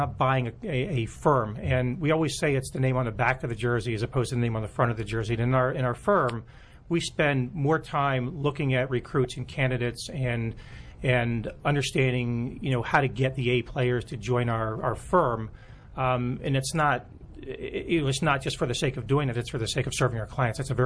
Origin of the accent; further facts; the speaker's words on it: Washington, District of Columbia, United States; I'm from Washington, D.C.